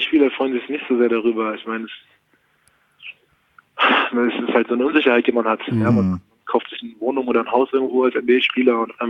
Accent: Berlin, Germany; Ich bin Berliner, das ist meine Heimat.

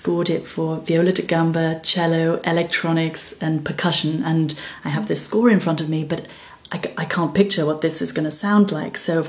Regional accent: Wales, United Kingdom; because I was brought up in Wales, and we have a lot of music in our lives.

